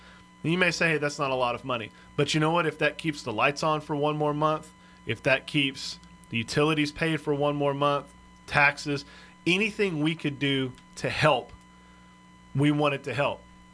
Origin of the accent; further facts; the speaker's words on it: Texas, United States; So I'm from South Texas. And my hometown is in the middle of what is called the Eagle Ford Shale